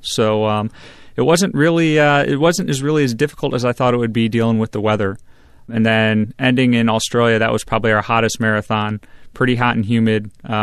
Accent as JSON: {"language": "English", "town": "Grand Ledge", "region": "Michigan", "country": "United States", "tie": "born or raised there", "said": "Well, growing up in Grand Ledge, you get the Michigan weather."}